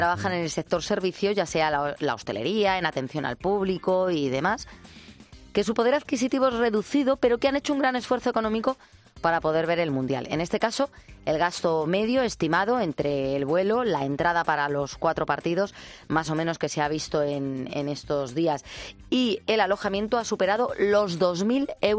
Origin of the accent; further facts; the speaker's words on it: Galicia, Spain; yo le diría como gallego que cuatro goleadores gallegos no ha llevado a ninguno